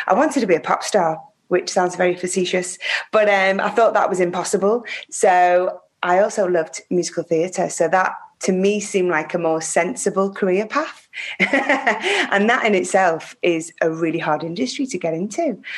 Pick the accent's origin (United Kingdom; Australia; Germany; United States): United Kingdom; Prescot, North West England; born there; I was born in Whiston Hospital, which is in Prescott, which is just outside Liverpool.